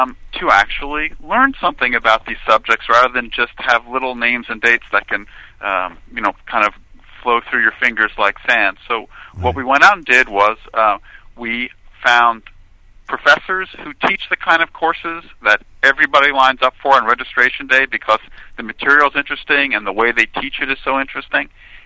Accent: New York City, New York, United States; No, actually, I grew up in Manhattan on the Upper West Side.

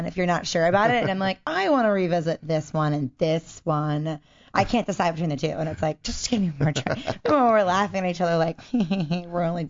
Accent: Baltimore, Maryland, United States; So growing up in Baltimore, you know, you've got the aquarium there, and you've got the D.C. Zoo, and you've got all this stuff.

